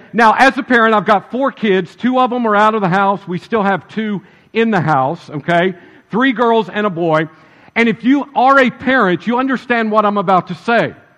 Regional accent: Prague, Oklahoma, United States; we go to my hometown, and we go to the Kolache Festival in Prague, Oklahoma.

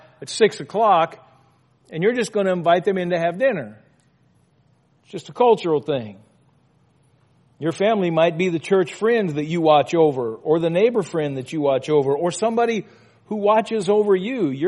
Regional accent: Louisiana, United States; When I was growing up in Louisiana, the family typically included the kids that lived on the street because they were always there.

